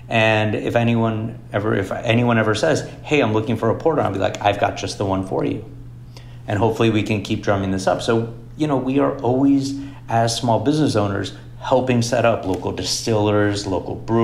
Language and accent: English; Miami, Florida, United States; I grew up in Miami. Miami is a super late night town